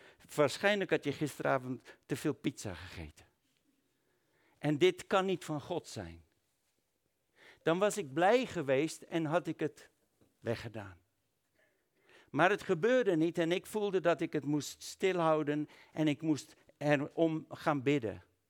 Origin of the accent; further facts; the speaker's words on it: South Africa; pa, ik ben een Zuid-Afrikaan.